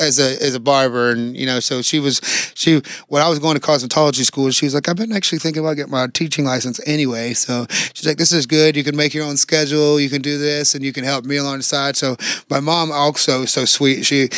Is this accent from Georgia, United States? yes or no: yes; Georgia, United States; I grew up in Georgia, so I think I was just lucky to be around a lot of good tunes.